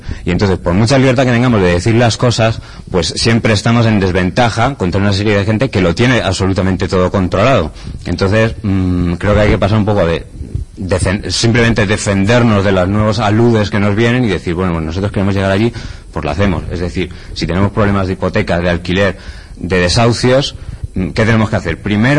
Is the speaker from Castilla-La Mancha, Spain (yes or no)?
no; Madrid, Community of Madrid, Spain; yo soy de Madrid y me he tirado 10 años mirando en diferentes colectivos